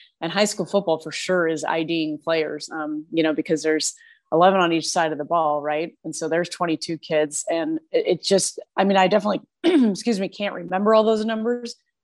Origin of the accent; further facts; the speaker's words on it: Colorado, United States; And I grew up in Colorado. My family had season tickets to the Broncos.